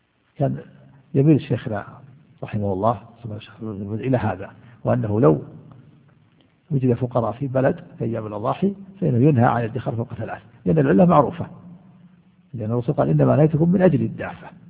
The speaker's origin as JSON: {"language": "Arabic", "region": "Najd", "country": "Saudi Arabia", "tie": "born or raised there", "said": "وكان هذا إلى عهد قريب عندنا في نجد هنا يملحون، كنت وأنا صغير كان قبل أن تجد الثلاجات"}